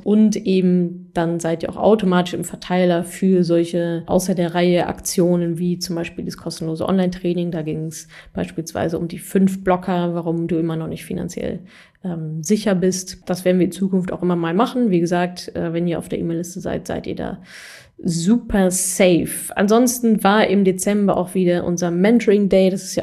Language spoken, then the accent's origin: German; North Rhine-Westphalia, Germany; ich habe auch ganz viele aus meiner Heimat, hier NRW, Ruhrpott